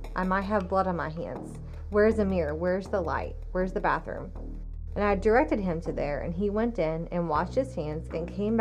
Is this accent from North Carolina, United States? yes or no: no; Washington, United States; also born or lived in Missouri; now in Cape Girardeau, United States; I'm originally from Missouri. I grew up in Washington State, and I've lived here for almost 6 years in Cape.